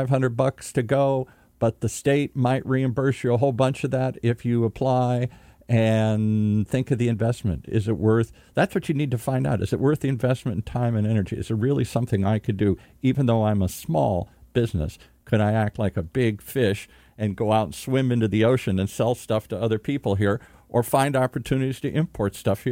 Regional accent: Michigan, United States; I know how to sell something to Michigan. I'm from Michigan. I got my gold blue hat on.

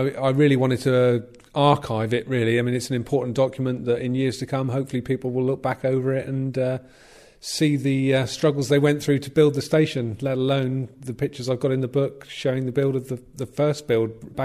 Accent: South West England, United Kingdom; I've been born and brought up in the Lizard, so I know all about the first build

